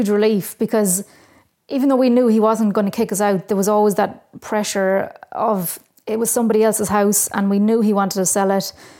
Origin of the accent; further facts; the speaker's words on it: Munster, Ireland; Yeah, I'm from Tipperary. I went to college in Cork many years ago